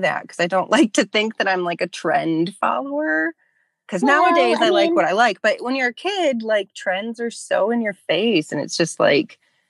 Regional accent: Lansing, Michigan, United States; now in Denver, United States; So I currently live in Denver, Colorado, but I'm not from here. I'm from the Midwest. I'm from Michigan. So I grew up in Lansing until I was like 12, which is the capital of Michigan, and then moved really far away to East Lansing

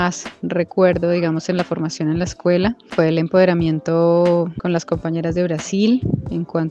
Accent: Colombia; soy campesina colombiana.

